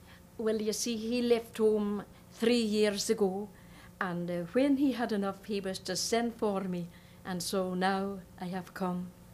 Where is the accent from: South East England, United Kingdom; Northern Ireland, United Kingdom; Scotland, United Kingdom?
Scotland, United Kingdom; Crianlarich; I come from Crianlarich. Crianlarich. Crianlarich. It's a small place. It's not very far from Glasgow. It's partway between Loch Katrine and Loch Awe in the Highlands of Scotland.